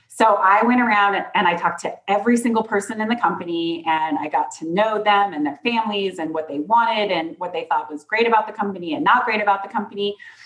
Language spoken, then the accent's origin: English; Colorado, United States; And she lived in Durango, Colorado. I grew up in Colorado.